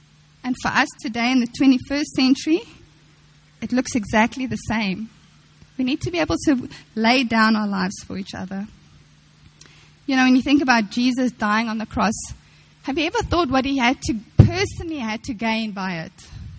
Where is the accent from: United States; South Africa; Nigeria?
South Africa; being a South African, I can speak on this, not necessarily a Cape Townian